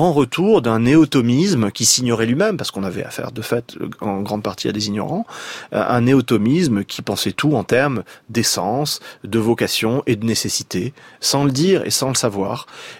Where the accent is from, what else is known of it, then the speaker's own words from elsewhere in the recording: France; moi donc, en tant que Français